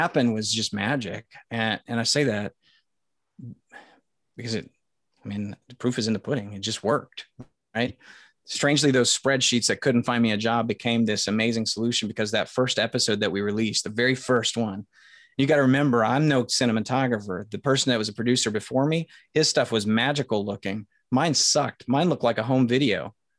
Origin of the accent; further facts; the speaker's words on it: Indiana, United States; I'm from Podunk, Indiana, man.